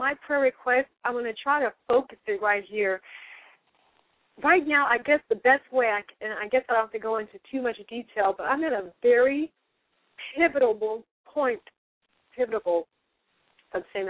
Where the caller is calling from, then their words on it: Los Angeles, California, United States; From California, from the Los Angeles area.